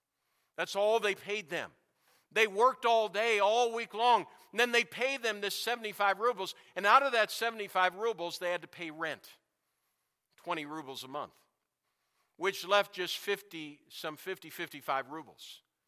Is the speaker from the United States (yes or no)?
yes; New Ulm, Minnesota, United States; You know, growing up in New Ulm, I can remember I had a friend.